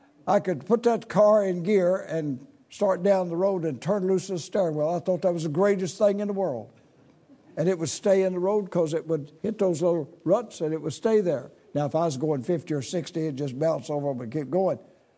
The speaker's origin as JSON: {"language": "English", "region": "Arkansas", "country": "United States", "tie": "born or raised there", "said": "I grew up in Arkansas, as you know, and we lived on a country road off of the main highway, 67."}